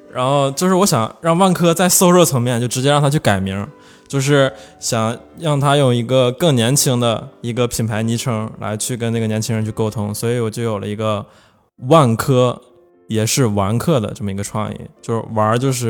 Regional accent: Northeast China, China; 那我自己作为一个东北人，就是很多东北的 vintage， 我也比较了解嘛

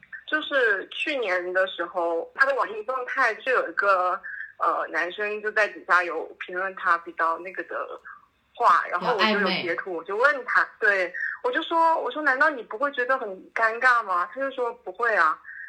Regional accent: Jiangsu, China; now in Lanzhou, China; 我家我老家在江苏，但是我现在在兰州，贼好玩的地方

